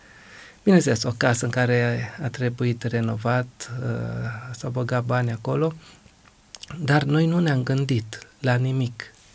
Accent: Bucharest, Romania; M-am născut în București, am copilărit în București, am făcut școală în București, m-am însurat în București și spuneam că acest oraș îmi oferă căminul potrivit.

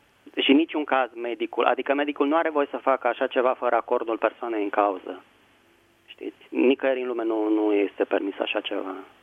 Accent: Bucharest, Romania; Bună seara! … sunt din București.

